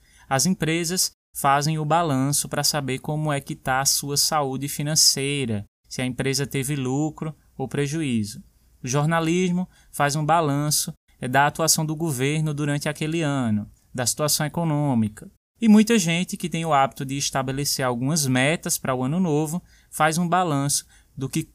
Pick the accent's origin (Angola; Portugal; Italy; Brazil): Brazil; Aprender a dizer não, como brasileiro e como pessoa.